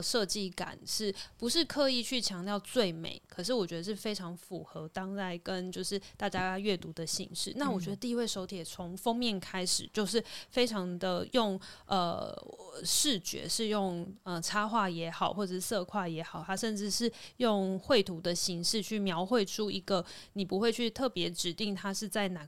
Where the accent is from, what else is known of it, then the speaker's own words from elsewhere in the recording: Taiwan; 而是我们就是在这里土生土长出来，又有土味又有地位